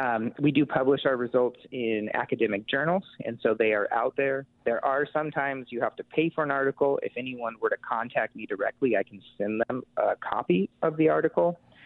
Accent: California, United States; moved away as an adult; So I am originally from California. I ended up moving to the UP up in Marquette, Michigan, and going to Northern Michigan University.

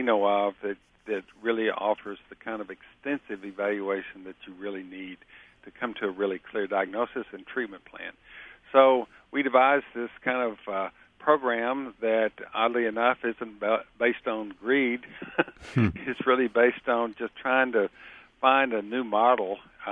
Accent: Texas, United States; No, I'm from Texas.

